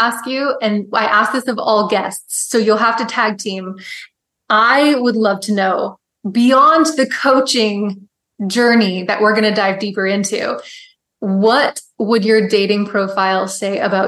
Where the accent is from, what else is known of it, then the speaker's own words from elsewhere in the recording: Pennsylvania, United States; I'm one of those kids who grew up like listening to musicals, and I'm from Pennsylvania, born and raised.